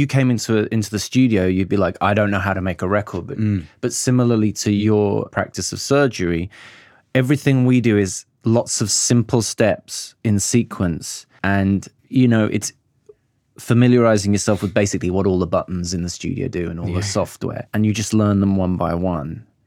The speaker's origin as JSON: {"language": "English", "town": "Birmingham", "region": "West Midlands", "country": "United Kingdom", "tie": "born or raised there", "said": "So I grew up in Birmingham And I grew up in Handsworth Wood. I don't know if you're familiar with that neighborhood. 0121, baby."}